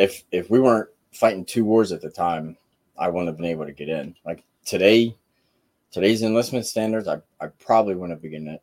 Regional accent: Hatfield, Pennsylvania, United States; From Hatfield here, went to North Penn, graduated 03.

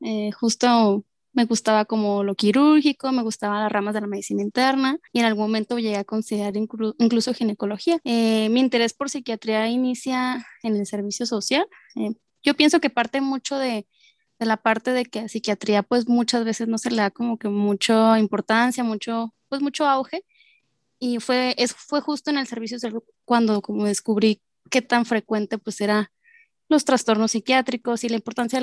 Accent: Chihuahua, Mexico; now in Mexico City, Mexico; Soy del estado de Chihuahua. Actualmente me encuentro viviendo en Ciudad de México, justo por cuestiones en cuanto a la residencia.

